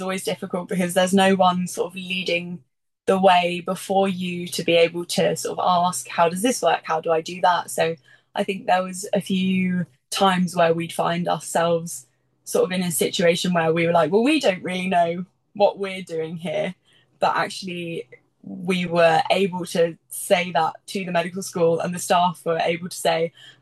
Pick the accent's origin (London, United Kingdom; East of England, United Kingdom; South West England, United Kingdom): South West England, United Kingdom; I'm from Devon, which is quite far away. So I kind of came to Kent.